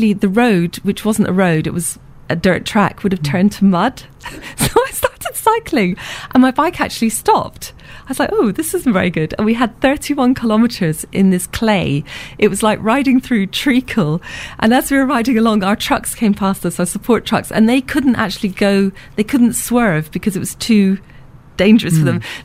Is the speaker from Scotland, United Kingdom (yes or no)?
no; Manchester, North West England, United Kingdom; I'm from the Peak District. I'm from Manchester, used to the rain, no problem.